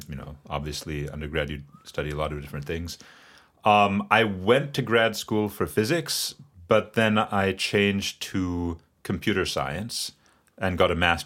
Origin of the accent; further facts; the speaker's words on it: St. Paul, Minnesota, United States; So I actually grew up here in St. Paul.